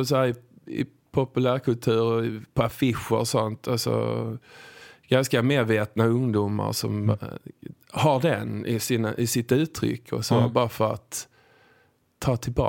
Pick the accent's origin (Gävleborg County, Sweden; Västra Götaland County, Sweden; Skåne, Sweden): Skåne, Sweden; Hässleholm; kom in i min hemkommun Hässleholm